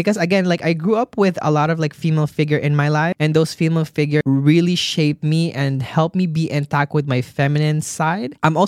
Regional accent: Germany; I am from Germany

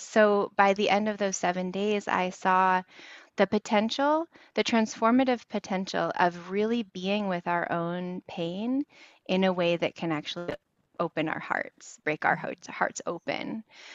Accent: West Coast, United States; So I grew up here on the West Coast in the U.S.

